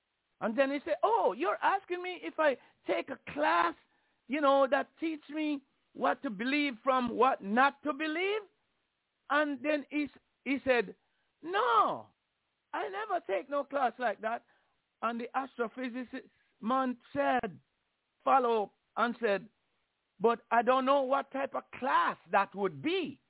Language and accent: English; Jamaica; But based on the way I grew up in Jamaica and understand the grading of school